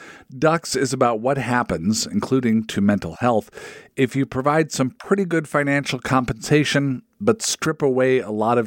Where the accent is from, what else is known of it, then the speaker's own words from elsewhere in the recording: Seattle, Washington, United States; now in St. Paul, United States; I'm from Seattle originally. I live in St. Paul, Minnesota now.